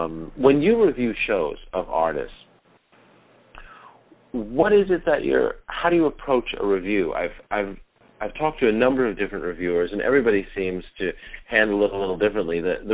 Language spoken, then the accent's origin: English; New York City, New York, United States; I also feel as a New Yorker too, that Lower East Side is a very exciting scene.